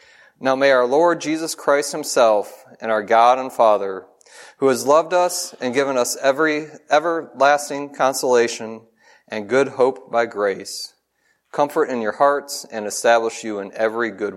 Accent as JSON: {"language": "English", "region": "Michigan", "country": "United States", "tie": "born or raised there", "said": "And growing up in Michigan, we also, for Thanksgiving morning, it usually also included watching the Detroit Thanksgiving Day Parade on TV."}